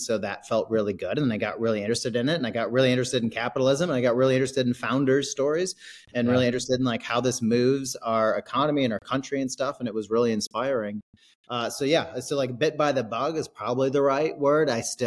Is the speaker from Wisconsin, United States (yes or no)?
yes; Wisconsin, United States; So I am a Midwest kid. I'm from Wisconsin.